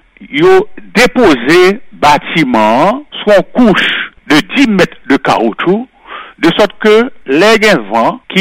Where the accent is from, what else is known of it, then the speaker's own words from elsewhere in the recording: Haiti; j'avais peut-être 7-8 ans, m'allais pour Port-au-Prince pour la première fois